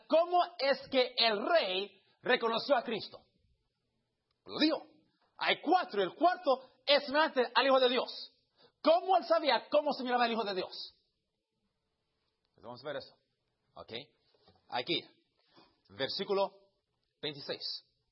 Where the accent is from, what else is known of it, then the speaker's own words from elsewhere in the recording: Cuba; Soy cubano, ¿ok?